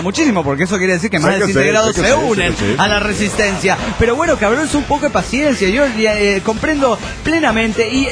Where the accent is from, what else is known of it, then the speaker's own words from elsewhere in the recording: Toluca, State of Mexico, Mexico; de Toluca, México.